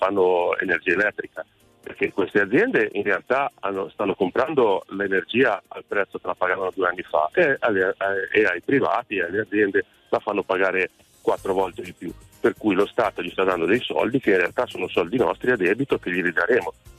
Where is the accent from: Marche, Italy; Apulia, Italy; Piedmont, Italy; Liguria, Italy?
Liguria, Italy; La Spezia; now in Padua, Italy; Allora, io ora sono a Padova, ma sono di Spezia, della Spezia.